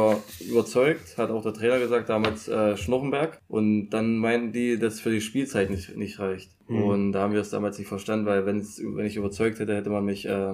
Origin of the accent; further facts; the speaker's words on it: Merseburg, Saxony-Anhalt, Germany; born there; Ich bin in Merseburg geboren